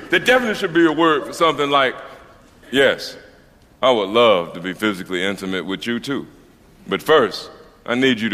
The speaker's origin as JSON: {"language": "English", "region": "Deep South", "country": "United States", "said": "You see, I'm from the Deep South, and they don't really like you speaking up too much"}